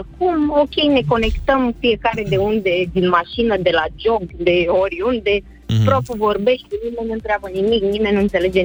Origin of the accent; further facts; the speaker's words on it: Bucharest, Romania; din București.